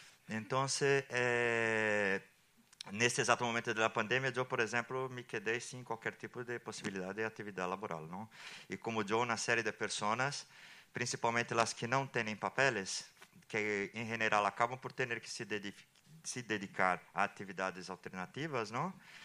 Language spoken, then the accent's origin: Spanish; Brazil; Spanish is a second language; now in Spain; Yo soy de Brasil